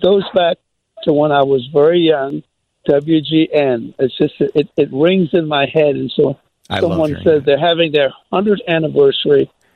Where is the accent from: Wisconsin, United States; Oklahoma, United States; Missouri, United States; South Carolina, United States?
South Carolina, United States; born there; But when I was 4 years old, I was born in South Carolina, and my mother took me to the Georgetown County Fair in Georgetown County, South Carolina.